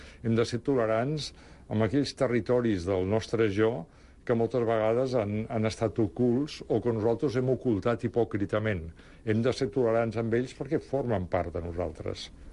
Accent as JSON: {"language": "Catalan", "town": "Barcelona", "region": "Catalonia", "country": "Spain", "tie": "born there", "also_born_or_lived": "Rome, Italy", "said": "jo vaig néixer a Barcelona, he sigut una persona que m'ha agradat molt viatjar, vaig viure a Roma, que la tinc com una segona ciutat gairebé a la mateixa alçada que Barcelona. Soc català i soc catalanoparlant, però també soc hispanoparlant."}